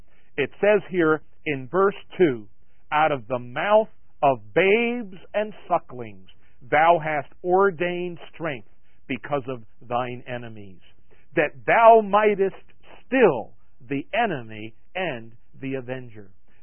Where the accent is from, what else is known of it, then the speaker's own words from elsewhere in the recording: Long Island, New York, United States; born there; Now, I come from a Spanish culture. Even though I was born in Long Island, New York, my parents came from the old country.